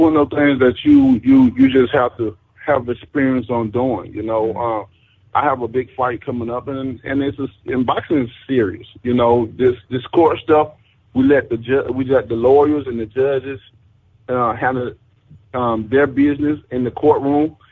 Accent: Alabama, United States; not only the fans, but my home state of Alabama as well, too.

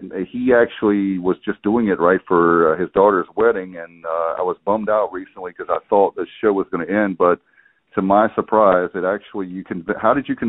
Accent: North Carolina, United States; And I grew up in the South in the Triangle of North Carolina, where Jim Crockett Promotions was huge.

